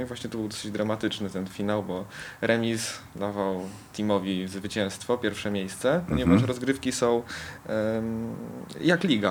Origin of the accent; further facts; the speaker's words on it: United States; chyba jestem jedynym Amerykaninem grającym akurat w Etnolidze. Ze względu na to, że ja mam podwójne obywatelstwo.